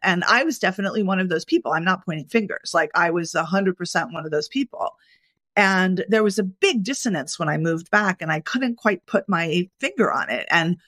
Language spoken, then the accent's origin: English; New York, United States; As a New Yorker, most people in New York, and we can't say America because New York is not America, but in New York, where we joke, we say everyone here is a main character.